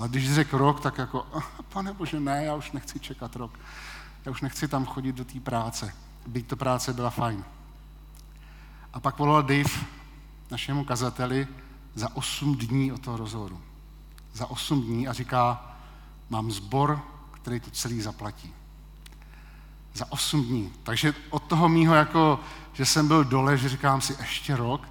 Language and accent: Czech; Hradec Králové, Hradec Králové Region, Czechia; now in Pardubice, Czechia; rodilý Hradečák se přiženil do pardubického sboru a byl tady pozván, aby tady v Pardubicích vedl mládež